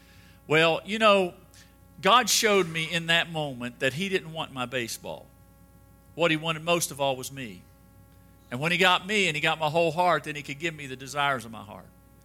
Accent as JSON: {"language": "English", "region": "West Virginia", "country": "United States", "tie": "born or raised there", "said": "I'll tell you a little bit about myself. I grew up in West Virginia."}